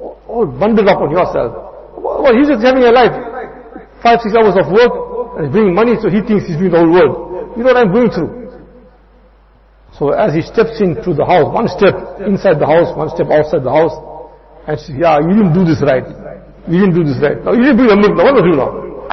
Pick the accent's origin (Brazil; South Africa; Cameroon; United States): South Africa; Musgrave, KwaZulu-Natal; I come from a big family also. I'm from Musgrave, you know.